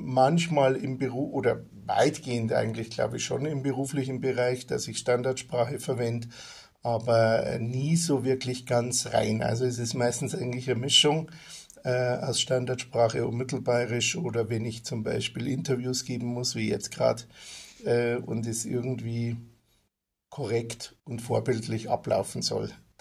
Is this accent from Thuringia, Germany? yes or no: no; Bavaria, Germany; accent: Central Bavarian; Ich bin in der Nähe von München, so 30 Kilometer von München geboren und aufgewachsen und habe eigentlich nie so die Umgebung von München verlassen